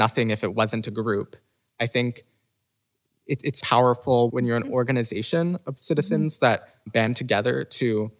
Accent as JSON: {"language": "English", "town": "West Lafayette", "region": "Indiana", "country": "United States", "said": "I'm from West Lafayette and I don't live near a coal plant that is polluting my air."}